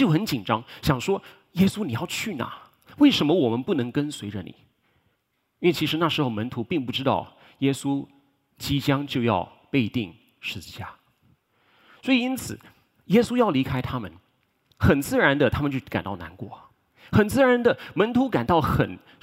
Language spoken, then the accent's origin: Chinese; Taiwan; 当然我不是外国人，我是台湾人，这个虽然你们可能看不出来